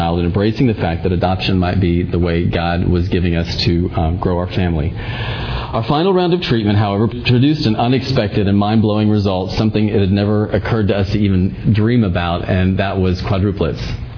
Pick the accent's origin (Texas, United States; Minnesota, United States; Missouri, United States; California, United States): Texas, United States; I came back to Texas with a broken, I'm from Texas, by the way, disillusioned heart